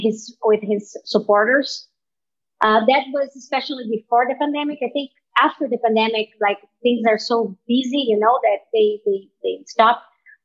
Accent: Brazil; I'm from Brazil. I like a little bit of movement.

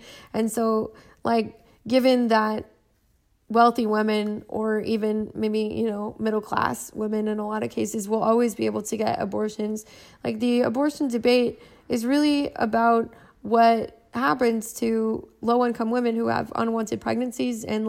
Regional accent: California, United States; yes, I am from California and I have done a lot of psychedelics.

